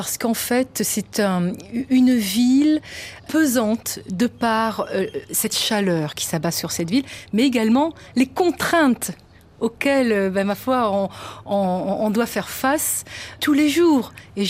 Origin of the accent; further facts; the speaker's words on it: France; now in Riyadh, Saudi Arabia; en tant que bonne française ou occidentale.